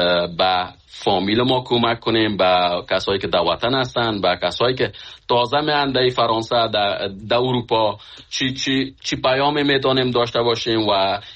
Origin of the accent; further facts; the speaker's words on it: Khinjan, Baghlan, Afghanistan; من از فامیل بسیار فقیر از افغانستان هستم که از سالنگ هستیم، از خینجان فامیل ما اونجا زندگی میکنن که از اونجا آمدیم.